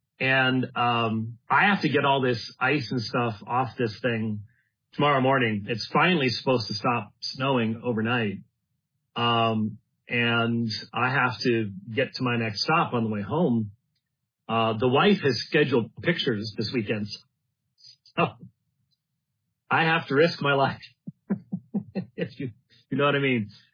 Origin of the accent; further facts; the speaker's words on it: Phoenix, Arizona, United States; And I'm from Phoenix.